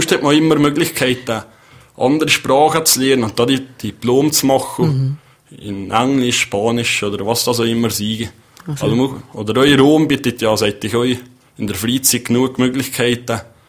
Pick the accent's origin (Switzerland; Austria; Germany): Switzerland; Valais; als Walliser hat man seit immer ein bisschen so speziellen schon, Zusammenhalt.